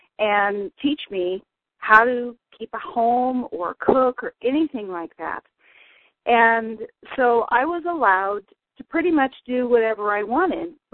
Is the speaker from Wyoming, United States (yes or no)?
yes; Wheatland, Wyoming, United States; now in Colorado Springs, United States; I am from Colorado Springs. At present, I grew up in Wheatland, Wyoming, on a very busy farm